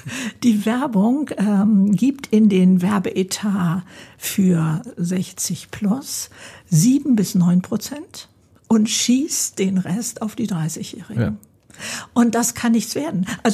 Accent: Hamburg, Germany; als Hamburger

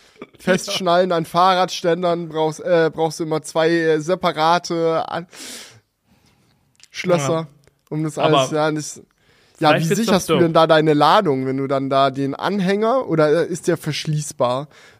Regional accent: Lower Saxony, Germany; als Ostfriese ist halt so, ja, ich war schon mal auf einer der Inseln

